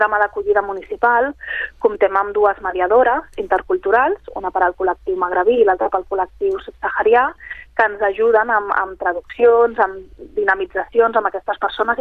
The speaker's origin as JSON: {"language": "Catalan", "region": "Catalonia", "country": "Spain", "tie": "born or raised there", "said": "Segurament molts de nosaltres que hem nascut aquí i som catalans"}